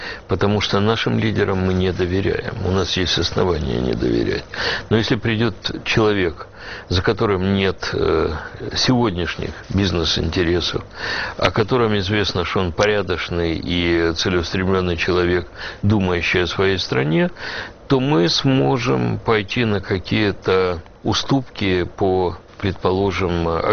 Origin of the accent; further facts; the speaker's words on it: Ukraine; Мы, украинцы